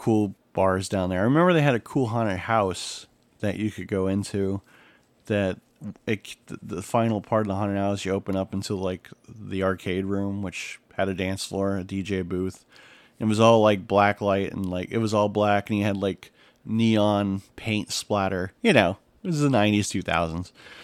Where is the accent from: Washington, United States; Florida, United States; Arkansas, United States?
Florida, United States; growing up in Florida, you know, we don't really have basements